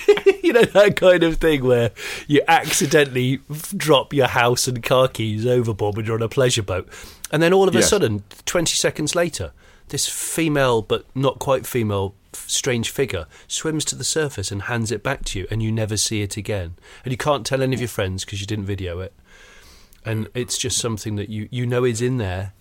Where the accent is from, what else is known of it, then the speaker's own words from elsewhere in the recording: South West England, United Kingdom; Yeah, I grew up in the West Country.